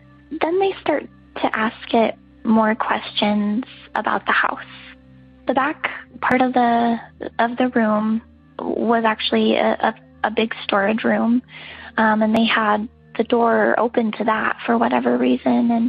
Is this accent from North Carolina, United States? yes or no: no; Wyoming, United States; I am from Wyoming, and my story comes from my mom.